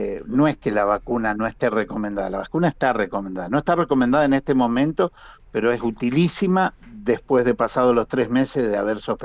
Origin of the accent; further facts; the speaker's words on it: Castelar, Santa Fe, Argentina; born there; Yo nací en Castelar, provincia de Santa Fe.